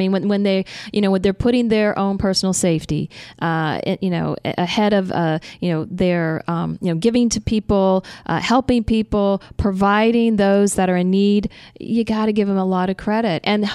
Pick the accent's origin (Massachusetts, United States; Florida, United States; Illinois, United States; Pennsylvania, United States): Florida, United States; Now, listen, Long Islanders, I'm from Florida, Central Florida. I went to University of Florida.